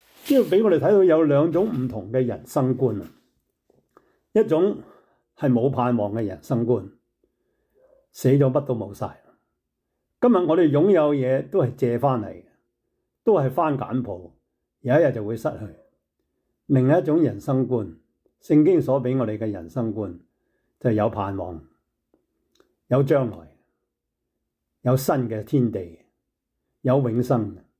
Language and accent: Chinese; Guangdong, China; 就好像我们广东人说听住，留心听住